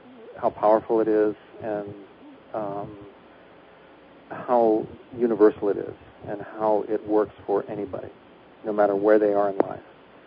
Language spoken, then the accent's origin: English; Portland, Oregon, United States; moved away as an adult; now in Tokyo, Japan; I'm from Portland, Oregon. I was born here and raised and lived most of my life here. And about 1991, I think it was, I was offered a job in Tokyo, Japan.